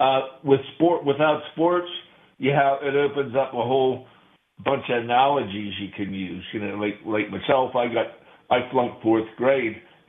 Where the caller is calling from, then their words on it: Altoona, Pennsylvania, United States; from Altoona.